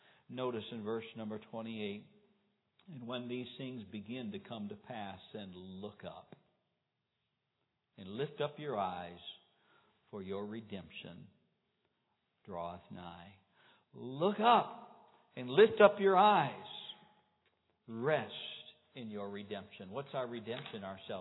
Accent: United States; Some things I'm a very impatient person because I'm an American.

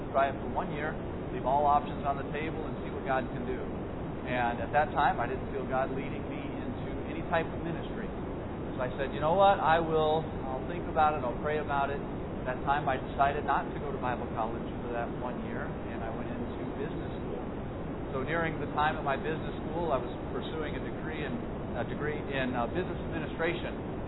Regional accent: Missouri, United States; also born or lived in Iowa; I grew up in Missouri most of my life. Born in Iowa, actually, at the time. But raised in Missouri most of my life.

